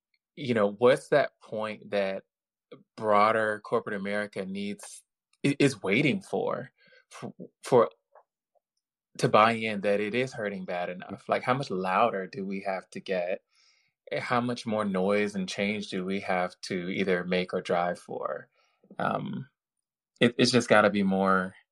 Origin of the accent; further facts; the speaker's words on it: the South, United States; y'all may not know this. I'm from the South.